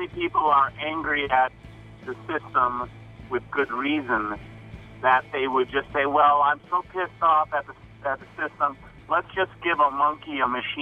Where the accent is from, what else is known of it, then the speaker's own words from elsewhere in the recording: Midwest, United States; I'm from the Midwest, and we talked about this before. I'm a big, you know, cheesehead and all that.